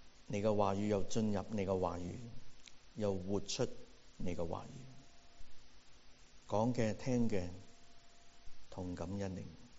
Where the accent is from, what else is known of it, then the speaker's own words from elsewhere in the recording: Hong Kong; 这些是我们香港人即是集体回忆的一部分